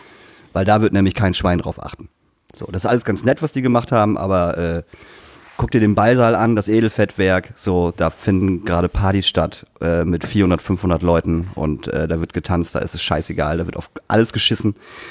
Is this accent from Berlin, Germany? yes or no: no; Lingen, Lower Saxony, Germany; dass selbst in Lingen, meiner Heimatstadt, gestern eine Demo